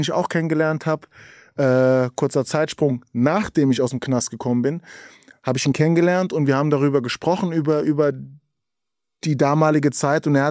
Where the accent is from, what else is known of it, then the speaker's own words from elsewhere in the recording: Berlin, Germany; born there; ich bin auch aus Berlin, verdrehen sie die Augen. Das ist nicht Berlin. Gut, dann heißt es halt Spandau, da bin ich auf die Welt gekommen.